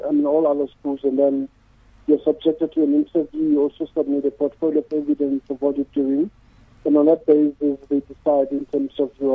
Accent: Tafelkop, Limpopo, South Africa; born there; When I was born in Tafelkop, a small place called Tafelkop, I went to the local primary school as well.

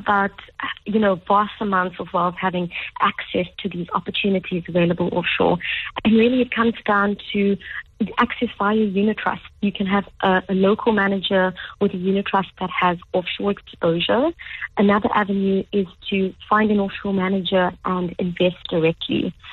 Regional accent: South Africa; being a South African, you know, taking pain at the pumps when you go fill up petrol

